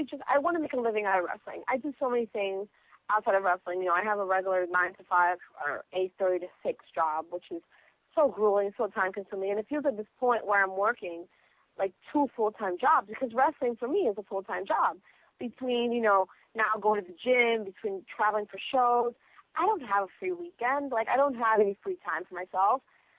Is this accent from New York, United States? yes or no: yes; New York, United States; you know, I'm from New York. You know, we party here when we're young.